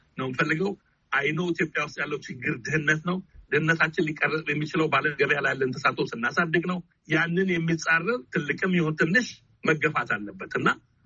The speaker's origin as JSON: {"language": "Amharic", "country": "United States", "said": "እኔ እንደ አሜሪካዊ ነው"}